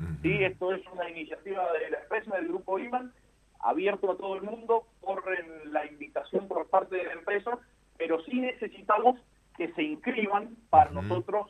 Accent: Argentina; como argentinos

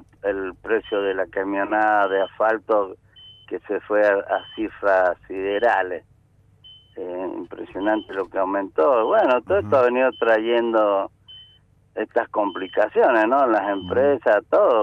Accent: Argentina; yo creo que como argentino

